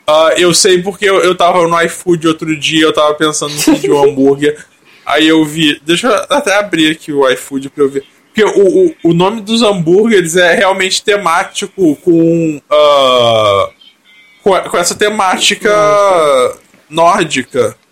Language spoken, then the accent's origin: Portuguese; Brazil; Então, a gente é um país latino...